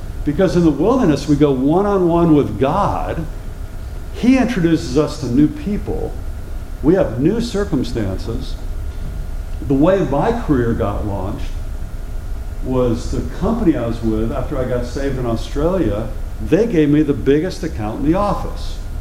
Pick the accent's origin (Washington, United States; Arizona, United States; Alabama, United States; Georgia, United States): Alabama, United States; Mountain Brook; Well, I'm from Mountain Brook, and I got four kids